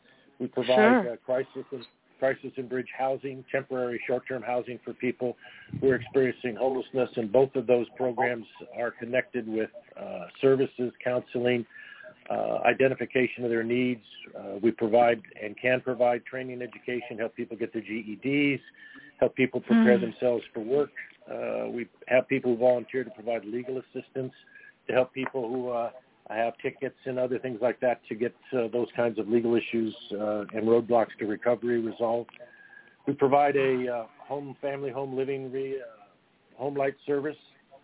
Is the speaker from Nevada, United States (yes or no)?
no; Venice, California, United States; Well, Marcia, I'm a West Sider. I was born and raised in Venice, California. My family's been on the west side of L.A. for a couple, three generations.